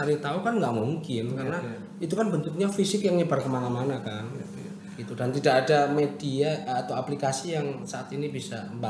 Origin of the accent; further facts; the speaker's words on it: Purwokerto, Central Java, Indonesia; born there; Asal Banjarnegara tapi lahiran Purwokerto.